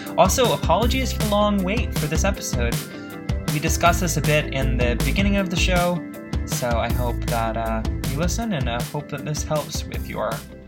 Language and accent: English; Texas, United States; growing up in Texas, like the high holy days were Easter, Thanksgiving, and Christmas.